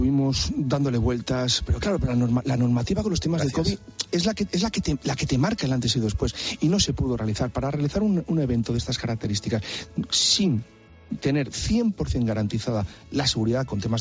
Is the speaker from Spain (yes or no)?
yes; Castile and León, Spain; A muerte, además la defiendo a muerte, porque creo en mi tierra, creo en Castilla y León, ¿no?